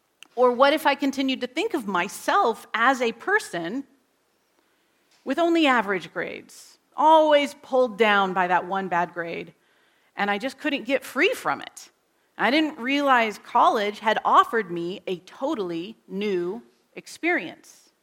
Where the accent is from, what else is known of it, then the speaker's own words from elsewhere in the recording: United States; I grew up, if you can't tell by my accent, in the United States.